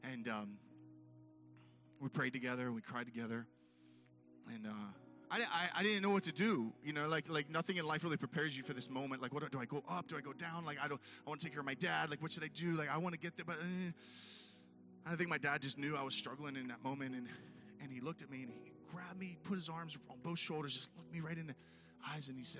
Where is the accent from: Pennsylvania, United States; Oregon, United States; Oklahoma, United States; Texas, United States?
Pennsylvania, United States; Pittsburgh; Wait a second. I'm from Pittsburgh. I'm a Steelers fan.